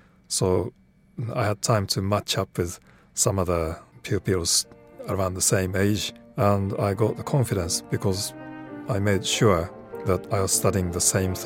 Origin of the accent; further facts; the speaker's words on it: Tokyo, Japan; I'm from Tokyo. Tokyo is a very, very crowded city. Many thousands of people are in one small place.